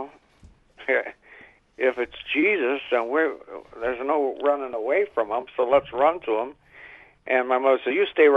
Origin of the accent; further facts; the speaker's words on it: Detroit, Michigan, United States; I grew up in Detroit.